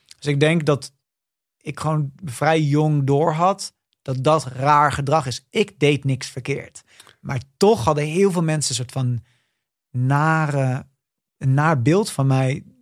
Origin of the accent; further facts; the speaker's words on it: Montfoort, Utrecht, Netherlands; Ik ben opgegroeid in Montfort, een beetje als the only gay in the village. Het is een soort kleine dorp in de buurt van Woerden.